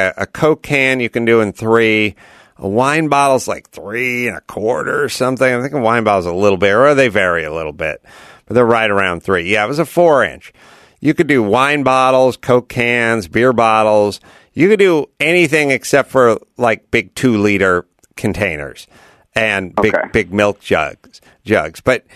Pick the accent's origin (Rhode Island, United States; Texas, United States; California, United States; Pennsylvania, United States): California, United States; North Hollywood; I'm from North Hollywood. I'm just like, I don't know. Who cares?